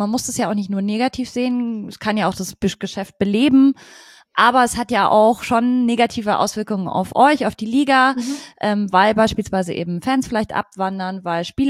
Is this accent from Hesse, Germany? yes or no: no; Munich, Bavaria, Germany; ich bin ja auch ursprünglich aus München